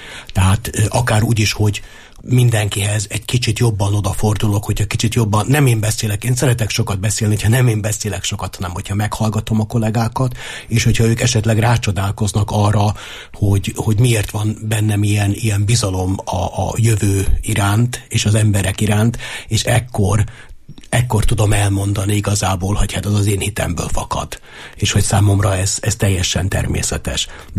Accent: Zrenjanin, Vojvodina, Serbia; born there; én Nagybecskereken születtem, és ott azért a katolikus egyháznak nem volt egyszerű dolga, és a katolikus híveknek sem volt egyszerű dolguk.

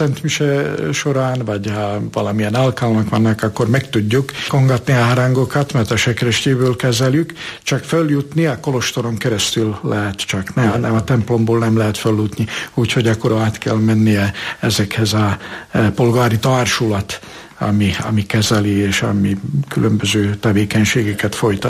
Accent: Rožňava, Košice Region, Slovakia; Rozsnyói.

